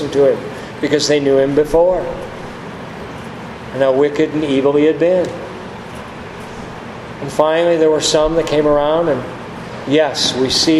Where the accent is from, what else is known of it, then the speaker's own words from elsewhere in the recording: Iowa, United States; Several years ago, I had to make a trip back home to my hometown. You know, I've always said Iowa's a great state to be from, and about 1,000 miles is a good start.